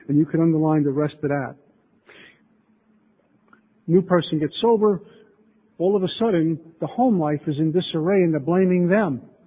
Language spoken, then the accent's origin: English; New York, United States; He's from Texas. I'm from New York. I talk funny